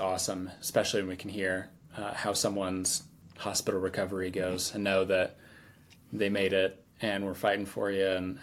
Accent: Virginia, United States; also born or lived in Germany; I grew up in Virginia

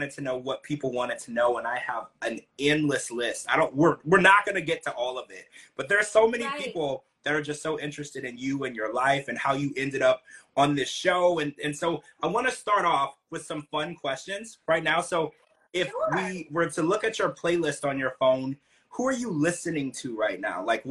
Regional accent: Louisiana, United States; I grew up in the South in Louisiana, so country music.

